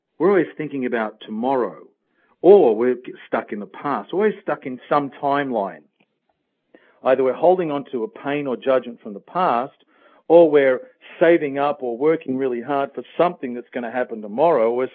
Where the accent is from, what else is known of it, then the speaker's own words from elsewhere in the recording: Australia; also born or lived in England / Spain / Mexico / the Caribbean; I grew up in Australia, but I've also lived in England, Spain, Mexico, the Caribbean, Africa